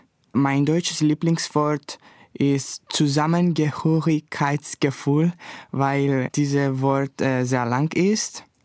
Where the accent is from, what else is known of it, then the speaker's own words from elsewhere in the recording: Cyprus; German is a second language; ich komme aus Zypern und ich bin im Jahr 2001 geboren.